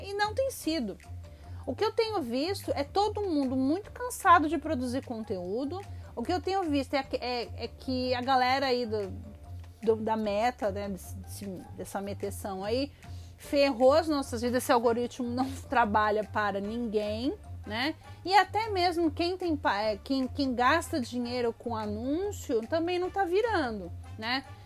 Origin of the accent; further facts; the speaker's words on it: São Paulo, Brazil; pelo menos na minha cidade, que eu sou de São Paulo.